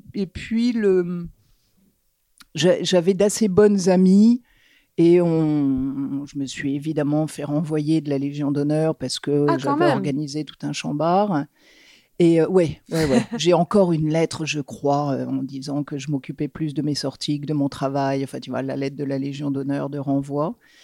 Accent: Centre-Val de Loire, France; Oui, alors j'ai grandi en Touraine jusq

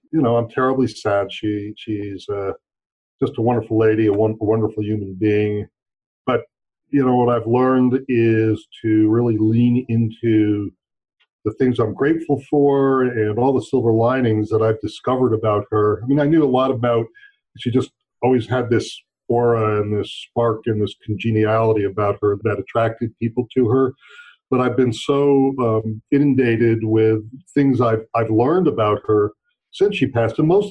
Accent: Westport, Connecticut, United States; Well, I am calling from Westport, Connecticut, which is where my business is located and where I live and actually grew up

